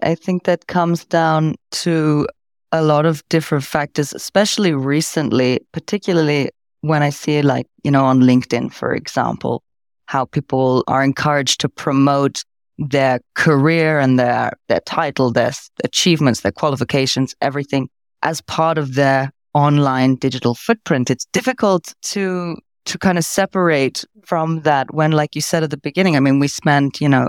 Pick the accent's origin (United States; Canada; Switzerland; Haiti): Switzerland; Zurich; I've been living in Zurich more than 20 years and I grew up at an international school here